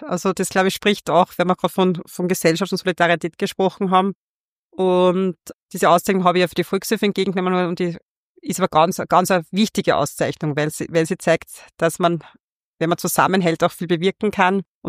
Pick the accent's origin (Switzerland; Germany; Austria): Austria; Upper Austria; da bin ich wahrscheinlich befangen als Oberösterreicherin